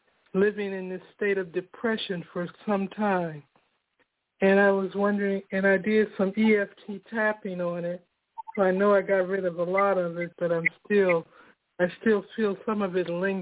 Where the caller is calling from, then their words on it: Pembroke Township, Illinois, United States; Grand Rising, Maika, and I'm calling from Pembroke Township, Illinois.